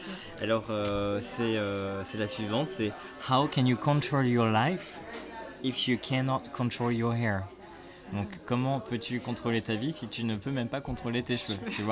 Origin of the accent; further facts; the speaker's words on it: Pays de la Loire, France; Et moi, je suis natif des Pays de la Loire.